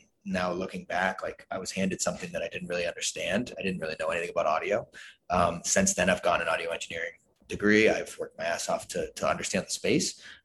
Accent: Boston, Massachusetts, United States; I'm from Boston area.

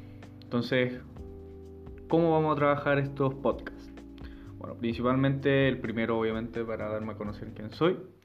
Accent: Chile; soy chileno, tengo 19 años actualmente. Actualmente vivo en Antofagasta.

